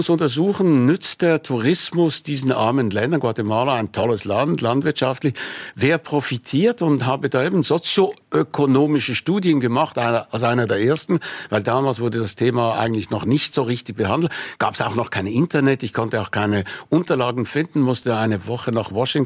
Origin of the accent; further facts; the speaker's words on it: Switzerland; als Schweizer Journalist erlebt man selten einen Morgen mit Revolution.